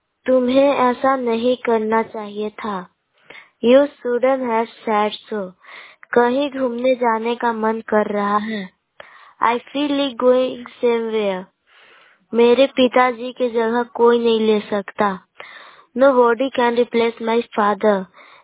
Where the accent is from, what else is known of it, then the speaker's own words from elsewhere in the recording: Barwadi, India; मैं बरवाडी से हूँ